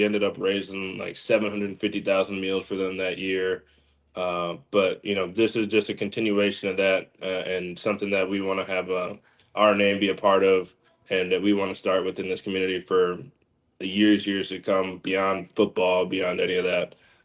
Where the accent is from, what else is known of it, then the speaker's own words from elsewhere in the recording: New London, Connecticut, United States; I grew up in New London, Connecticut. Portion of my childhood, I was raised by a single mother.